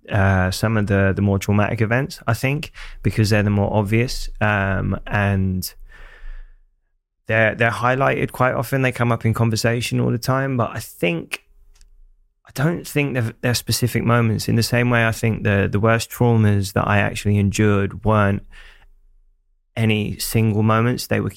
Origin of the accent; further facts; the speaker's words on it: Hackney, London, United Kingdom; it must have been really tough growing up in Hackney, but I didn't know any different